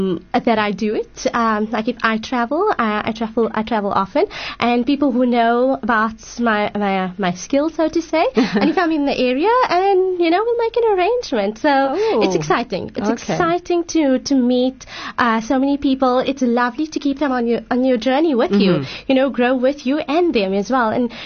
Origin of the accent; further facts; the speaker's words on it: Johannesburg, Gauteng, South Africa; I'm from Johannesburg